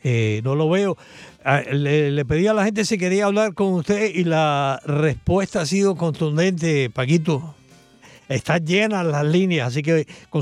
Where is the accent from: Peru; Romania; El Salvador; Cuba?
Cuba; moved away; Yo recuerdo, después que salí de Cuba, encontrarme con gente de Hungría